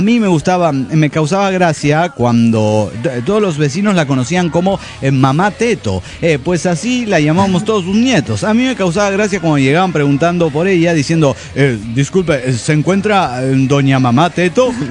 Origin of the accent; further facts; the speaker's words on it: Cochabamba, Bolivia; Hola, ¿cómo están? … de Cochabamba, Bolivia.